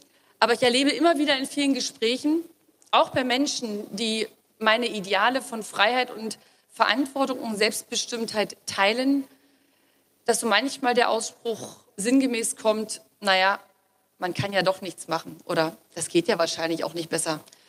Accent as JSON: {"language": "German", "region": "North Rhine-Westphalia", "country": "Germany", "tie": "born or raised there", "also_born_or_lived": "East Germany", "lives_now": "Delitzsch, Germany", "said": "Ich wohne knapp 50 Kilometer von Dessau entfernt inzwischen in Delitzsch. Ich bin auch aufgewachsen, damals noch in der DDR und groß geworden in Westfalen."}